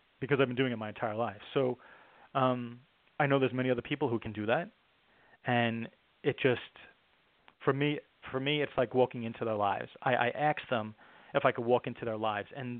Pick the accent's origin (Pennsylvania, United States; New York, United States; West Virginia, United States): New York, United States; I'm Italian and I talk a lot and I'm from New York.